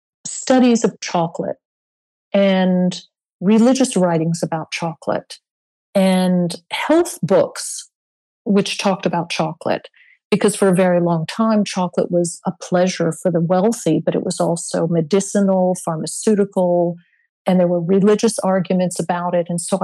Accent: Indian River, Florida, United States; And I'm a Florida girl. I grew up in Indian River. Indian River, Florida, is famous for its oranges and grapefruits, world famous.

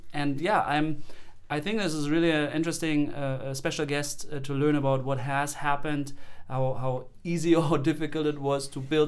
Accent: Germany; As you know, I'm from Germany.

